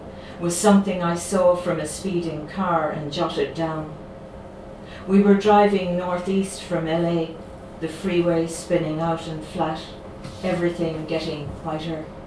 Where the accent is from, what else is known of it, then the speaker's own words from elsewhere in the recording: Ireland; also born or lived in England; we came to Ireland when I was like 5 from England